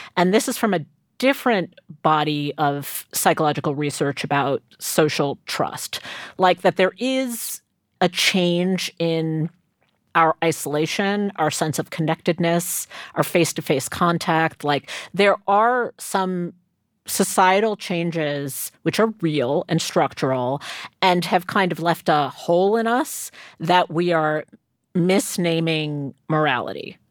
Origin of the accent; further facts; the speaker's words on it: New York, United States; And I'm like, dude, we grew up in New York in the 70s.